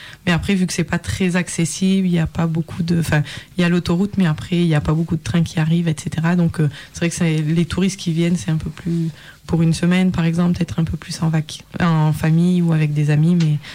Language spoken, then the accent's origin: French; Occitanie, France; now in Lyon, France; Je viens d'arriver sur Lyon il y a à peu près un peu plus d'un mois. Et voilà, je suis de Lozère à la base. Et après, j'ai bougé pour mes études et pour le travail.